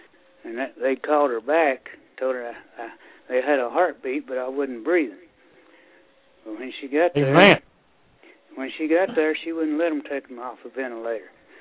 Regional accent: Sweetwater, Tennessee, United States; I'm from Sweetwater, Tennessee.

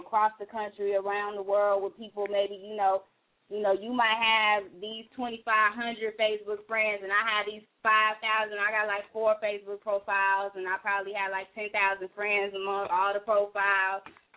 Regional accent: San Diego, California, United States; moved away as an adult; now in Las Vegas, United States; I've been in Vegas for 5 years. I'm originally from San Diego.

